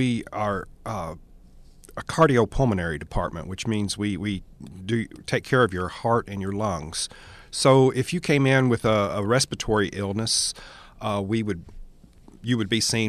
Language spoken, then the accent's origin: English; Kentucky, United States; also born or lived in Columbia, Missouri; now in Bethel, United States; I've been here in Bethel for going on 3 years. And I moved here from Columbia, Missouri, and I originate from Kentucky.